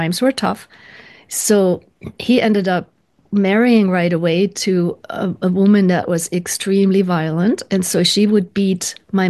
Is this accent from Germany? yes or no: yes; Kaiserslautern, Rhineland-Palatinate, Germany; My hometown, Kaiserslautern, Germany, southwest Germany, was heavily bombed because the air raids were focused on those places where there were factories.